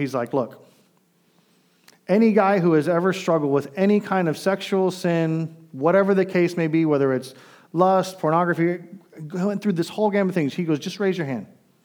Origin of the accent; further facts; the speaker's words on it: Miami, Florida, United States; Growing up in the culture I grew up in Miami